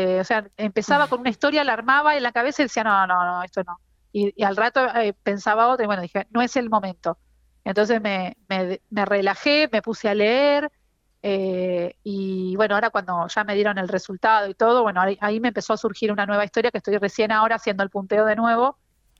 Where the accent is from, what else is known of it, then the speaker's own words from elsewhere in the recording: La Plata, Buenos Aires Province, Argentina; una gran inundación que hubo en la ciudad de La Plata, que es de donde soy yo, en el año 2013